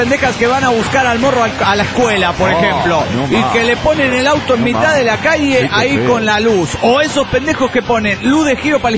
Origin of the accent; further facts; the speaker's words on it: Apodaca, Nuevo León, Mexico; Y nosotros venimos de la pedo de Monterrey, Nuevo León, México, más específicamente en Apodaca.